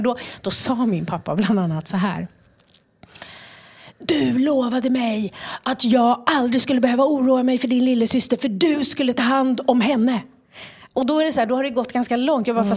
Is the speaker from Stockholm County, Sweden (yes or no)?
yes; Stockholm, Stockholm County, Sweden; eftersom jag är uppväxt i Skärholmen, så känner jag ju väldigt mycket människor.